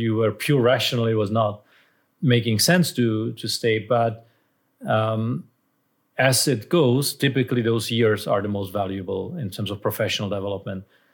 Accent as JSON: {"language": "English", "town": "Brno", "region": "South Moravian Region", "country": "Czechia", "said": "I'm from Brno, so I'd be okay with Brno, I guess."}